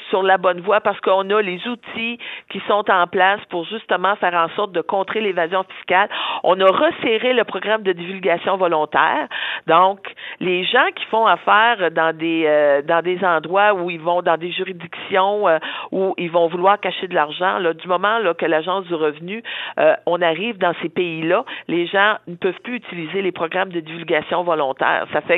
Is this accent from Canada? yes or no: yes; Quebec, Canada; je suis une fière Québécoise, mais je suis une Gaspésienne aussi. Là, je viens des régions.